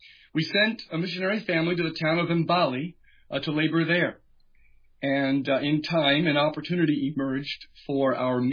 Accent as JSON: {"language": "English", "region": "New Jersey", "country": "United States", "said": "And I'm from New Jersey. And I spent all of my U.S. ministry days in New York and D.C. suburbs."}